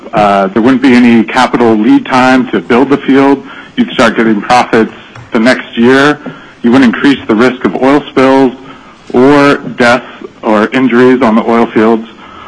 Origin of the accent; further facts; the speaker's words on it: Fairbanks, Alaska, United States; born there; I was born in Fairbanks, and I've lived in Alaska most of my life.